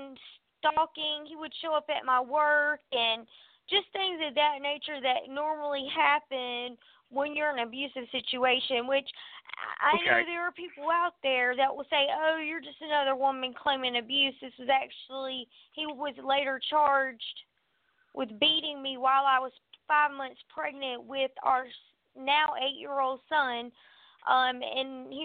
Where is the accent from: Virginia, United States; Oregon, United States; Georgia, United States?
Georgia, United States; Augusta; I've been born and raised in Augusta, Georgia. I was raised in Richmond County, and 12 years ago I moved to Columbia County, which is one county over.